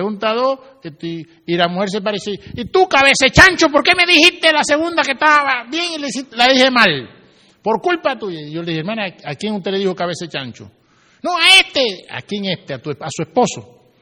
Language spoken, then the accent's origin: Spanish; Mexico; ¿Cómo habla una mexicana cuando se incomoda ahí en México? Mira, en mi país las mujeres cuando te van a ofender, te ofenden feo.